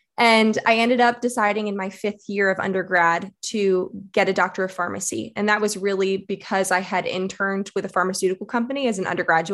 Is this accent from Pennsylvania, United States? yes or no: yes; Philadelphia, Pennsylvania, United States; I'm from Philadelphia area originally.